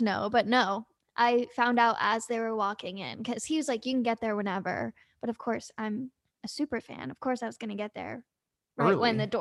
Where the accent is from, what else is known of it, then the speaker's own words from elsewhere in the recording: North Carolina, United States; I'm from North Carolina. It was not a thing. Like, I didn't know what Nashville was.